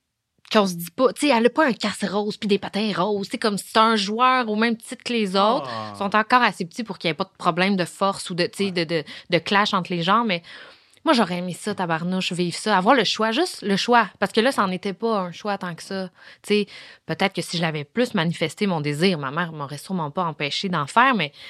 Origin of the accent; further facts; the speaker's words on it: Laval, Quebec, Canada; Parce que moi, je viens de Laval.